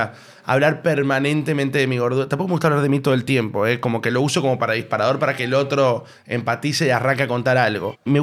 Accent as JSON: {"language": "Spanish", "region": "San Juan", "country": "Argentina", "accent": "San Juan", "lives_now": "Buenos Aires, Argentina", "said": "Acá en Buenos Aires causa un poco, en el programa sobre todo, causa un poco de gracia cuando hablo con acento sanjuanino"}